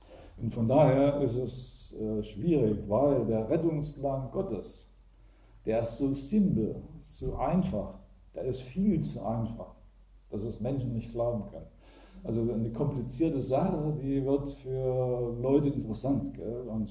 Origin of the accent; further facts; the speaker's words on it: Germany; wir sind ja im Kommunismus groß geworden, wir zwei. Und auch da war ich schon gläubig in der ehemaligen DDR vor vielen Jahren.